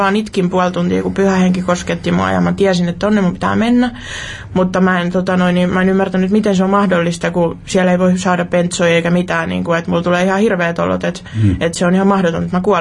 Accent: Turku, Southwest Finland, Finland; mä oon Turusta kotoisin.

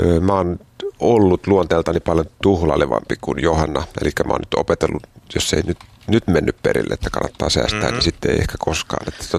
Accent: Helsinki, Uusimaa, Finland; now in Mäntsälä, Finland; No mä oon Helsingistä itse asiassa tästä aika läheltä, Meilahdista kotoisin ja siellä käynyt kaikki koulut. Mutta nyt ollaan 20 vuotta asuttu Mäntsälässä.

